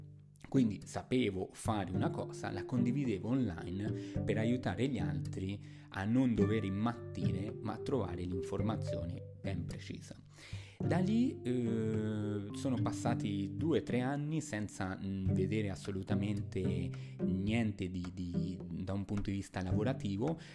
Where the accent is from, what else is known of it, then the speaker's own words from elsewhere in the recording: Buenos Aires, Argentina; Italian is a second language; io sono argentino